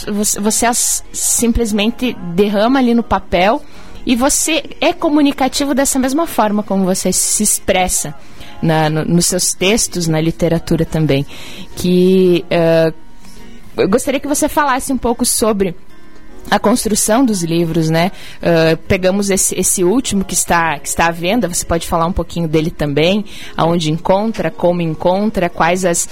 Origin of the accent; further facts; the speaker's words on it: Rio Grande do Sul, Brazil; accent: gaúcho; você mantém o nosso gaúcho, o nosso sotaque gaúcho, a nossa expressão de fala gaúcha